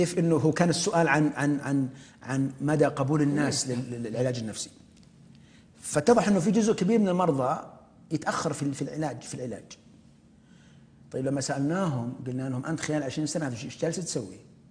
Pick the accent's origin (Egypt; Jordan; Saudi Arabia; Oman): Saudi Arabia; فأجرينا أبحاث على مرضى الوسواس عندنا في السعودية